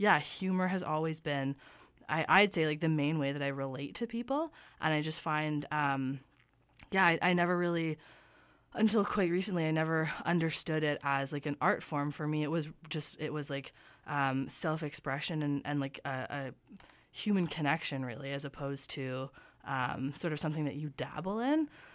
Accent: Toronto, Ontario, Canada; moved away; So I grew up in Toronto

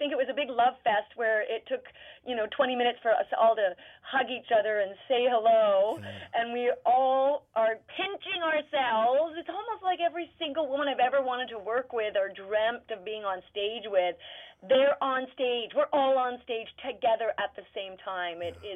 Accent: England, United Kingdom; we're all English

